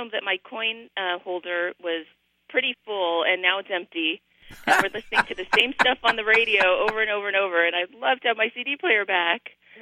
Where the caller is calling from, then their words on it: Moorpark, California, United States; Hi, I'm from Moore Park, California.